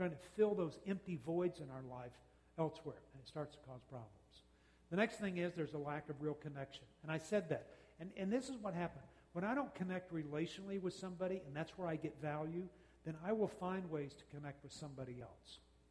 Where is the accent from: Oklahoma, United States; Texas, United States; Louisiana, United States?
Louisiana, United States; New Orleans; I grew up in New Orleans where the issue black and white didn't bother me.